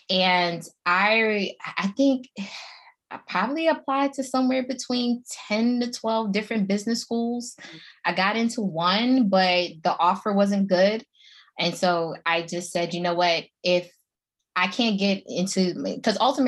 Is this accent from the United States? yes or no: yes; New York, United States; now in Texas, United States; So I'm like a New Yorker, like born and raised. And I said, you know what, let me move to Texas.